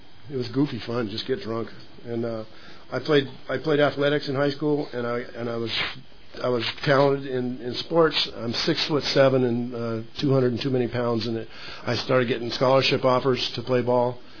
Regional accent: San Diego, California, United States; I grew up in San Diego, Southern California from here. And, they drank, too. They had a lot of alcohol down there. And I grew up 20 minutes from the border

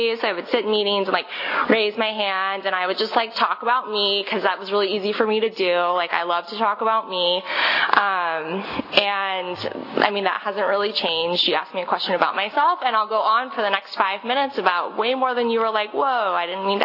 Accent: Huntington Beach, California, United States; I'm originally from Orange County, grew up in Huntington Beach mostly. I lived in other parts of California, but for the most part grew up in Orange County.

